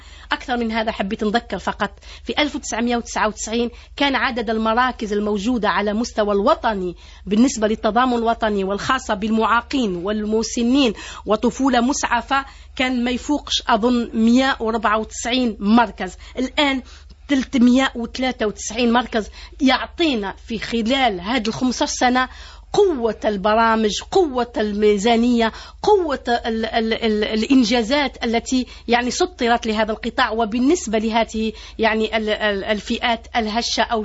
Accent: Algeria; ونحن جزائريين

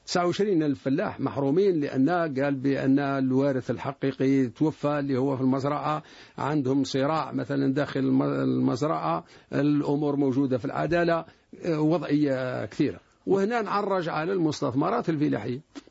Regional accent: Algeria; لأن وضعنا احنا كجزائريين عندنا وضع خاص

